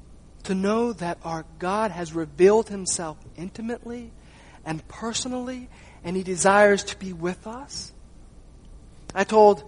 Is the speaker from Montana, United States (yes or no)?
yes; Montana, United States; born there; since I was born in Montana, they didn't know how to spell that word